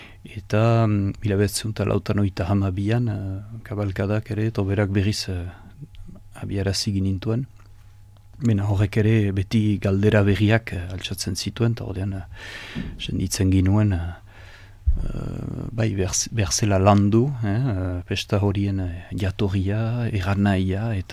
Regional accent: Itxassou, Nouvelle-Aquitaine, France; berdemoran segitzen nien ni ene herrian, ni itxasuko niz, itxasuara.

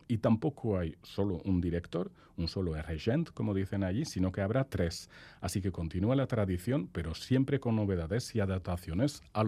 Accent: Nouvelle-Aquitaine, France; yo como soy de Lapurdi no voy a entrar en el debate de dónde está exactamente el límite

